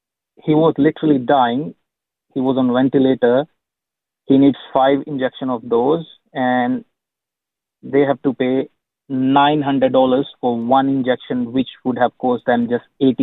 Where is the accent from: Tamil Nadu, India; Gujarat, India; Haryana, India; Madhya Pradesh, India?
Haryana, India; English is a second language; my whole family, my cousin, everyone is in my hometown that's in Haryana near New Delhi, which is the worst right now in India.